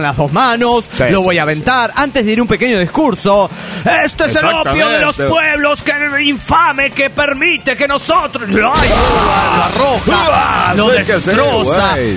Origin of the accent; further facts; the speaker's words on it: Turmero, Aragua, Venezuela; de Turmero, Venezuela.